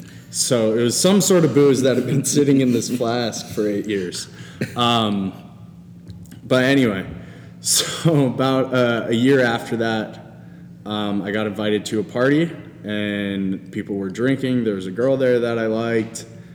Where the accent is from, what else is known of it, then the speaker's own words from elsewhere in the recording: Sioux Falls, South Dakota, United States; I was 12 years old, growing up in Sioux Falls, South Dakota, and my friends in middle school were starting to drink because there's not much to do in Sioux Falls.